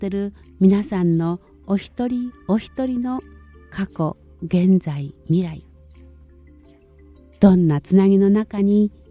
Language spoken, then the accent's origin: Japanese; Fukushima, Japan; いつの間にか私も自分のふるさと福島を思い出して重ねておりました。本当に年を取るとともにふるさとを思う気持ちが強くなり、なんだか里帰りしたくなりました。